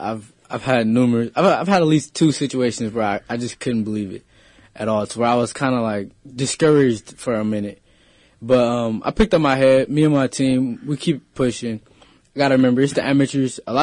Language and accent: English; San Francisco, California, United States; I grew up in San Francisco for the most part of my life.